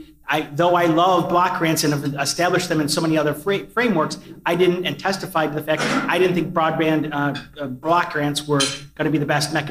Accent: Buffalo, New York, United States; I'm from Buffalo, and the Western New York part was designated as satellite.

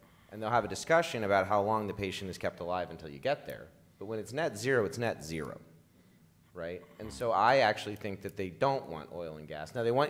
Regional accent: Arizona, United States; You know, I'm from Arizona, we got a lot of these things.

